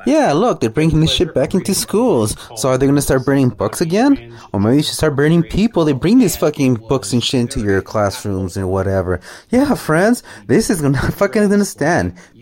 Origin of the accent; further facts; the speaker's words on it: United States; born there; even though I was born here in America, but I am a Hispanic dude